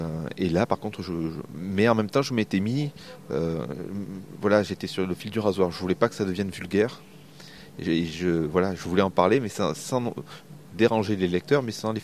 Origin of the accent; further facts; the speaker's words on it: Marseille, Provence-Alpes-Côte d'Azur, France; Moi, je venais de Marseille. C'est toujours à 8 heures de train d'Angoulême.